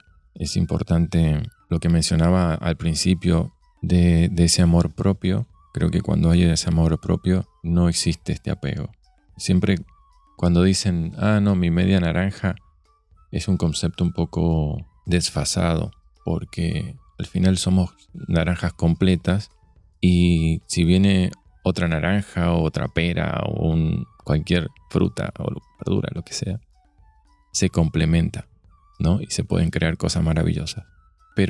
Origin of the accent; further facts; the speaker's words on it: Argentina; now in United States; cuando salí la primera vez de Argentina y me iba a Estados Unidos